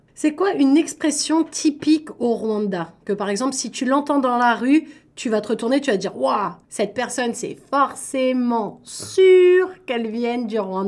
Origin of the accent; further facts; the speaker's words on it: Paris, Île-de-France, France; Je prends toujours l'exemple de moi, je viens de Paris.